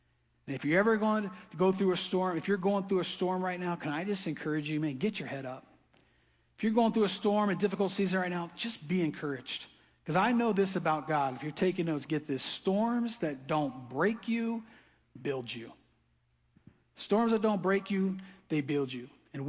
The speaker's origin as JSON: {"language": "English", "region": "the South", "country": "United States", "said": "We're from the South, man. We're rednecks."}